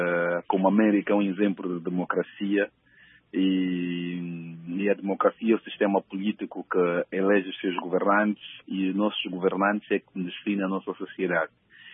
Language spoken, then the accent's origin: Portuguese; Luanda, Angola; Mas revim porque eu vivi também no Samzanga, onde eu cresci e aprendi as dificuldades cotidianas daquele povo e como se vive e como sobrevive.